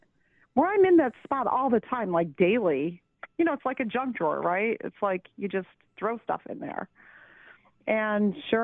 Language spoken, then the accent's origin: English; New York, United States; also born or lived in Columbia, Missouri; I moved here from Missouri back to New York after her accident because this is where I'm from.